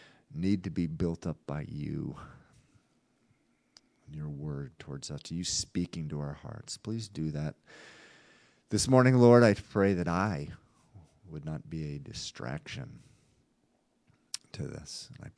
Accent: Massachusetts, United States; I grew up in the Massachusetts area

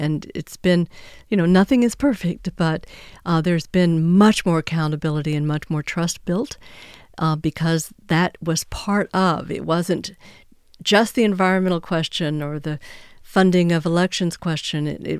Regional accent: Texas, United States; my home state of Texas. Turns out if Texas were a country, we'd be the fifth largest wind producer in the entire world.

